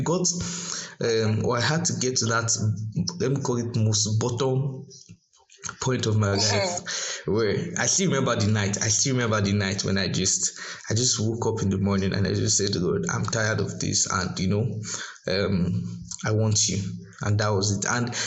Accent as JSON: {"language": "English", "town": "Port Harcourt", "region": "Rivers", "country": "Nigeria", "tie": "born or raised there", "said": "we grew up in Port Harcourt"}